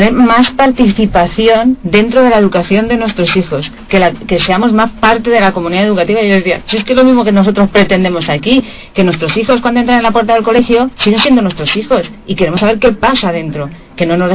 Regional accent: Madrid, Community of Madrid, Spain; yo soy del barrio de Latina, de la zona de Aluche

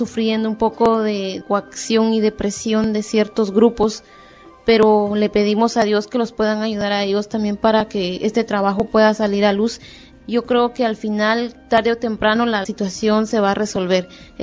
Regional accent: Guatemala; Vengo de Guatemala y que el corazón del cielo y el corazón de la tierra esté con ustedes.

